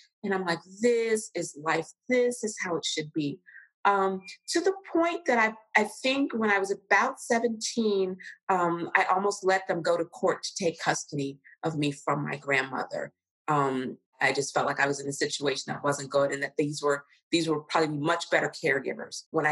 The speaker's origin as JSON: {"language": "English", "town": "Cincinnati", "region": "Ohio", "country": "United States", "tie": "born or raised there", "said": "Yes, I was raised in Cincinnati, Ohio, Southern Ohio. And so with a grandmother and a great grandmother."}